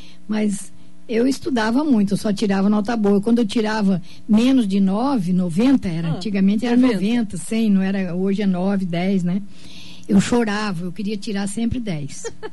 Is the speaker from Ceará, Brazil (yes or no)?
no; Dourados, Mato Grosso do Sul, Brazil; born there; Eu nasci aqui em Dourados. Meus pais e meus irmãos eram gaúchos.